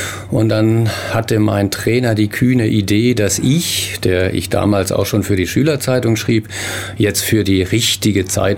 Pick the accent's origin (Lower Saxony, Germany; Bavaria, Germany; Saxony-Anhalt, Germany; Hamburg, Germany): Bavaria, Germany; Wassertrüdingen; born there; Wassertrüdingen ist mein Geburtsort, der liegt noch im Fränkischen.